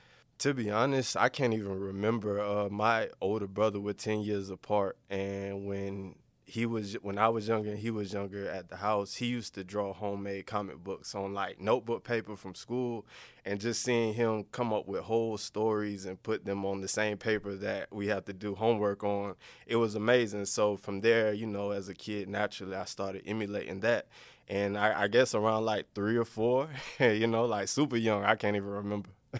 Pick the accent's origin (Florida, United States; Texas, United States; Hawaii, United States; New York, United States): Florida, United States; Gainesville; I'm from Gainesville, Florida, and I do comic books.